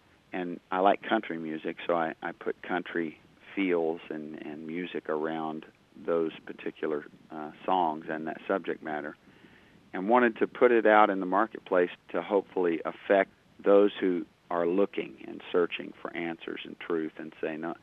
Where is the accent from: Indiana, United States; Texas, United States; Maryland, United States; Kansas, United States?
Texas, United States; He moved out west, which is why I was born out in Texas, obviously, and raised us out that direction.